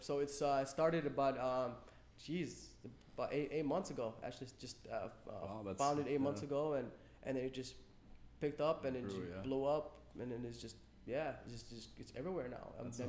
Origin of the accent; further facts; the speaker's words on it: Sudan; moved away; also born or lived in Egypt; because I come from Sudan. I was born in Sudan, and then we moved to Egypt.